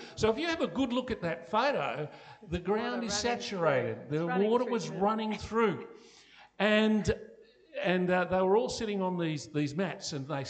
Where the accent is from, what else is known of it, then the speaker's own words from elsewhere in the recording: Australia; Interesting enough, as an Australian pastor, they often wear this purple colour